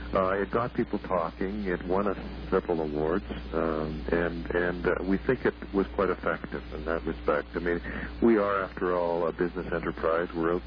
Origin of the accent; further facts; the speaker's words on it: Canada; Canadians equate healthcare with being Canadian, and anybody who tries to fiddle with our healthcare does it at their own peril.